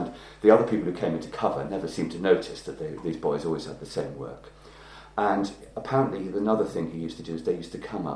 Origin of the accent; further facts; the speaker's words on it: London, United Kingdom; As I explained, I was brought up in London.